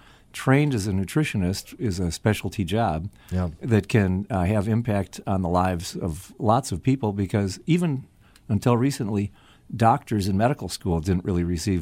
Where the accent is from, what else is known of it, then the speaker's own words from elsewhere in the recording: Detroit, Michigan, United States; Detroit, 7 miles in Southfield, Henry Ford High School.